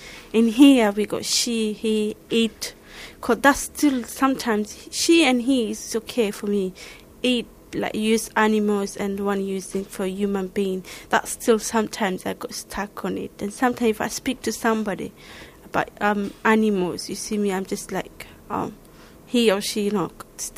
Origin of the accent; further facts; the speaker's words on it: Somalia; English is a second language; moved away as an adult; now in England, United Kingdom; I'm from Somalia. I came to England 5 years ago, and I'm a bus driver.